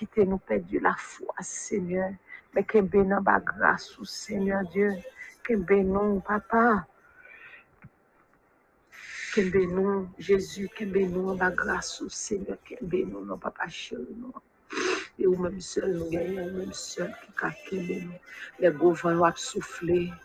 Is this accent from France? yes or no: no; Haiti; Maintenant, nous venons de pays d'Haïti